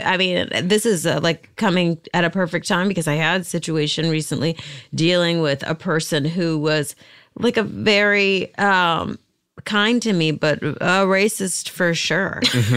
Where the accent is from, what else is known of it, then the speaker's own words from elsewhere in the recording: Virginia Beach, Virginia, United States; In Virginia Beach. And it's a very segregated.